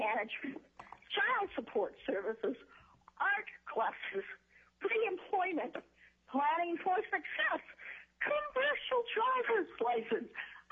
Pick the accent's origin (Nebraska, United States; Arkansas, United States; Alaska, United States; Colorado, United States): Alaska, United States; Juneau; I'm from Juneau, Alaska.